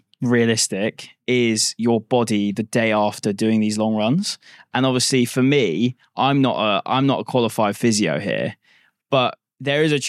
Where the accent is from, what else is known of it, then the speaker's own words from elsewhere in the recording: Guildford, South East England, United Kingdom; which is my hometown